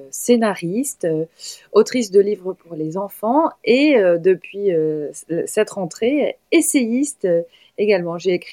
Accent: Brittany, France; Je vais te faire une réponse de Normande, même si je suis bretonne.

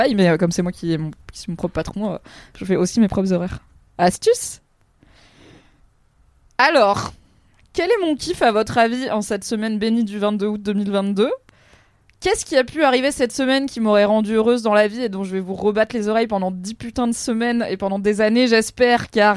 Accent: Normandy, France; je viens de Normandie et pas du Nord, Pas-de-Calais

